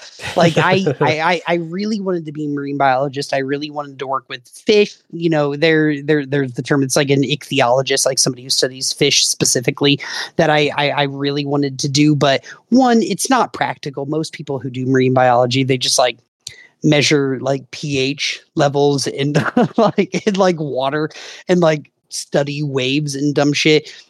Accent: Ohio, United States; I don't know if a part of it is like growing up in Ohio and not being around these things.

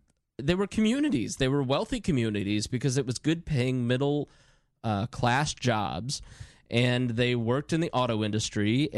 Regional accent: Plainfield, Indiana, United States; we grew up in Plainfield, Greg and I. And that's an upwardly mobile town.

